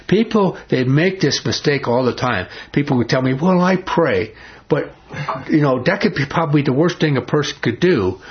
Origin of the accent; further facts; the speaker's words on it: New York City, New York, United States; born there; Now, I don't know nothing about sheep, man. I was born in New York City.